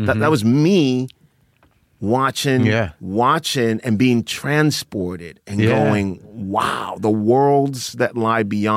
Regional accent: Accra, Greater Accra, Ghana; So I grew up in Accra.

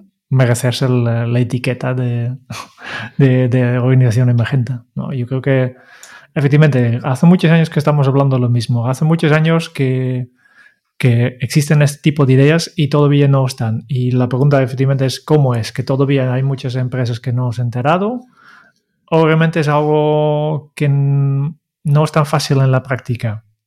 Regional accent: Netherlands; yo como holandés me siento orgulloso que Holanda es un poco el origen de dos de los grandes ejemplos de este tipo de organizaciones

